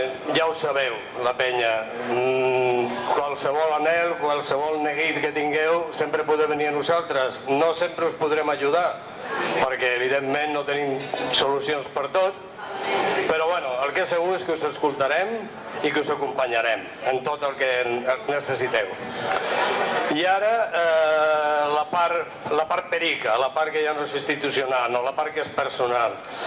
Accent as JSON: {"language": "Catalan", "town": "Logroño", "region": "La Rioja", "country": "Spain", "tie": "born there", "said": "Jo mateix vaig néixer a Logroño"}